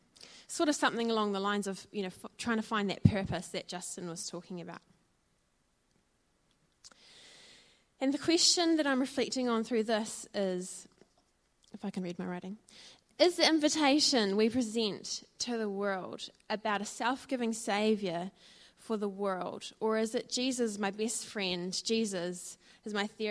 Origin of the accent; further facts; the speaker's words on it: Dunedin, Otago, New Zealand; I'm Kiwi born and I grew up in Dunedin.